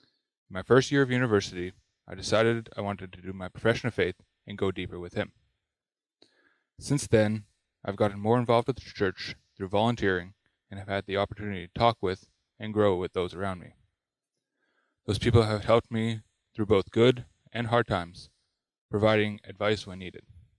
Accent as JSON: {"language": "English", "town": "Edmonton", "region": "Alberta", "country": "Canada", "tie": "born or raised there", "lives_now": "British Columbia, Canada", "said": "I recently moved to BC. I grew up in Edmonton in a Christian home and was baptized as a baby."}